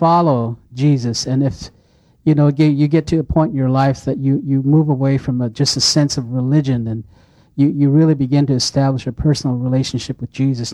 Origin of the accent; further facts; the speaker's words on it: Vanderwagen, New Mexico, United States; I grew up in a place called Van der Wagen, New Mexico, which is south of Gallup, about 20 miles off a dirt road called Cousins Road.